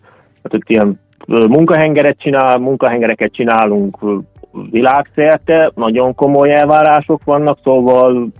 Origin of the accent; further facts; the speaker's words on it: Szabolcs-Szatmár-Bereg, Hungary; én Szabolcs-Szakmár Bereg megyéből származom, Nyíregyháza mellett